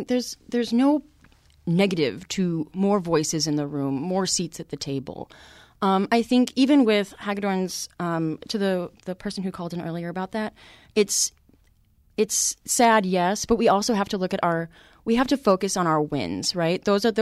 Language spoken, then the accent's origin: English; Chicago, Illinois, United States; I'm not from here. I'm from Chicago